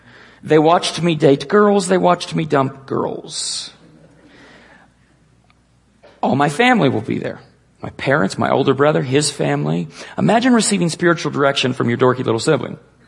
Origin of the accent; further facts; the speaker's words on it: Edmond, Oklahoma, United States; I grew up in Edmond, Oklahoma, a suburb of Oklahoma City. I don't make it back to Oklahoma very often